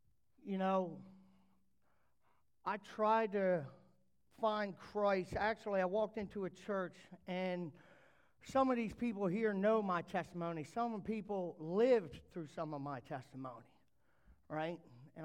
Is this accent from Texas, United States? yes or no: yes; Denton, Texas, United States; I got to tell you guys where I've come from. I grew up in Denton.